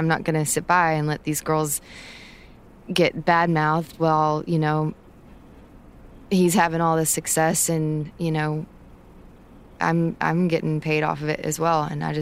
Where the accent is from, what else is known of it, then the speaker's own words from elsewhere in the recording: Texas, United States; Look, I'm from Texas.